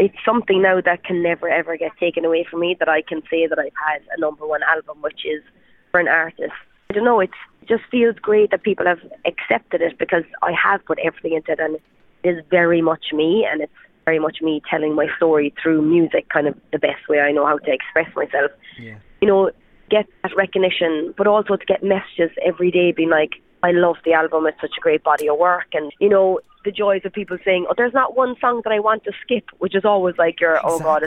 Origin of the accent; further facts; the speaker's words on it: Ireland; just because I'm Irish doesn't mean that I was going to get Irish number one.